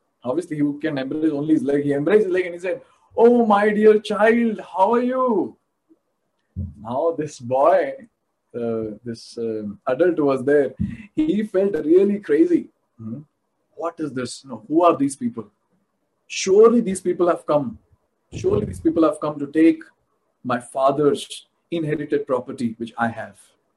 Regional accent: Mumbai, Maharashtra, India; now in Bangalore, India; Even I am from Mumbai. So now I'm currently in Bangalore, but I was in Mumbai.

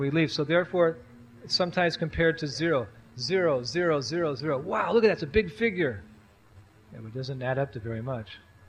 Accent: United States; I'm American. I live in Massachusetts.

